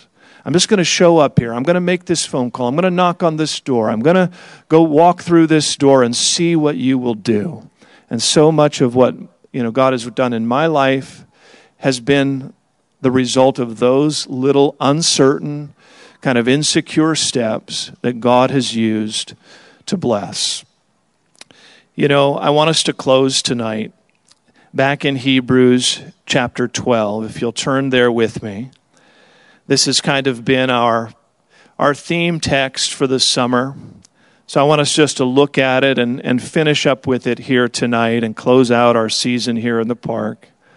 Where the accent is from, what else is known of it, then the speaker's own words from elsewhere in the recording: California, United States; And I said, oh, I'm from California.